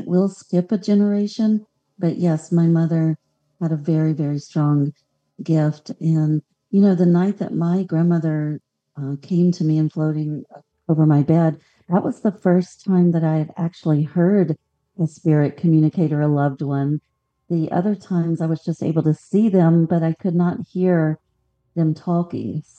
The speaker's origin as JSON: {"language": "English", "region": "Mississippi", "country": "United States", "tie": "born there", "said": "I was. I was born in the Bible Belt, yes."}